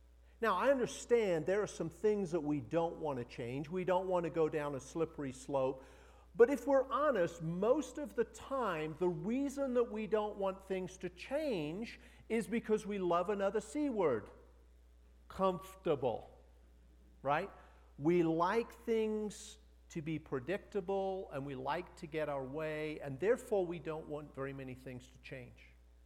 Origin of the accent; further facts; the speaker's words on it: South Africa; when I was a kid growing up in Africa, flew back to England to go to boarding school. So I was flying home from boarding school to South Africa from London.